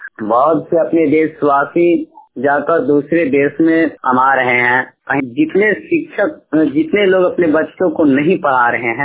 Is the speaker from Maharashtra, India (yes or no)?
no; Bihar, India; मैं ग्राम रखवा प्रखंड फुलौरिया फोरचंद गढ़वा डिस्ट्रिक्ट गोपालगंज बिहार का निवासी हूँ।